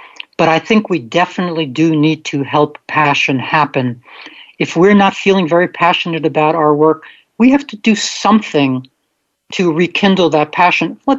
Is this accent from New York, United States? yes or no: yes; Brooklyn, New York, United States; It's not an eternal flame like the one in Prospect Park near where I grew up in Brooklyn